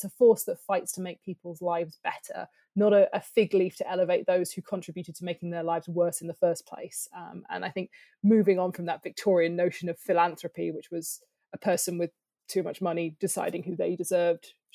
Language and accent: English; South West England, United Kingdom; I grew up near Bristol